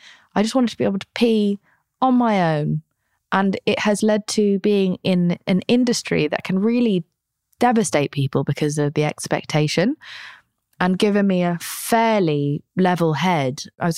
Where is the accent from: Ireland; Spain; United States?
Spain; I grew up in Spain.